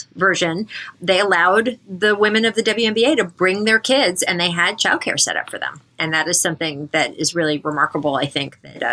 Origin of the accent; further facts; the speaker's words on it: East Coast, United States; We're both from the East Coast